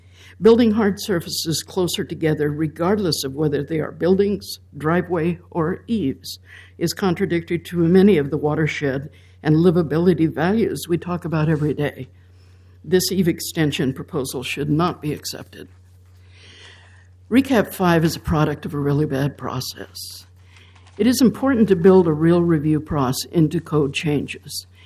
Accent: Portland, Oregon, United States; I'm from East Portland.

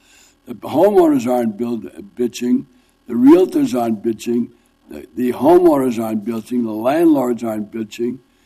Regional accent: Camas, Washington, United States; I'm from Camas.

